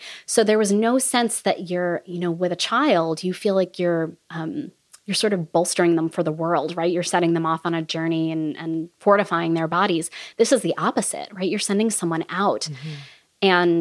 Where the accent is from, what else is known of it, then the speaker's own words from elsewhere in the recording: New York, United States; And I had gone to school in Massachusetts. I grew up in New York.